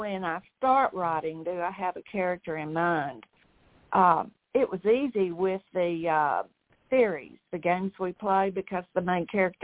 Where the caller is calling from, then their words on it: Frisco, Texas, United States; I am calling from Frisco, Texas